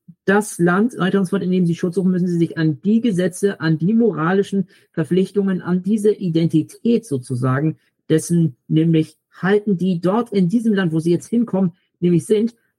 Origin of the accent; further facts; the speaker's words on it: Germany; Und deswegen sage ich ja, das kann man auch auf uns Deutsche dessen ummünzen, weiter und so fort, dass wir uns fragen, ja, was macht uns zu Deutschen sozusagen?